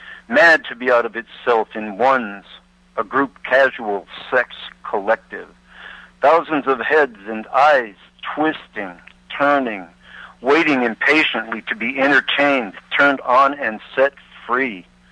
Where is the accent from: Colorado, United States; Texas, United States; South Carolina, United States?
Colorado, United States; Denver; Yeah, I was born in Denver General Hospital.